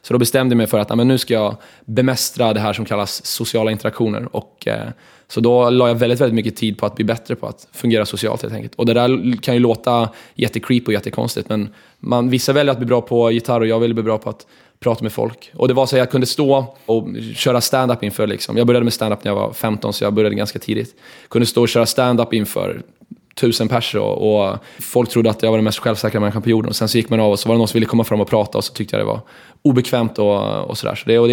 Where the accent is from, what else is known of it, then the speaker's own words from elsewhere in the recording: Stockholm, Stockholm County, Sweden; Jag är från Stockholm och nu var jag Hjorthagen, så jag är Hjorthagskille.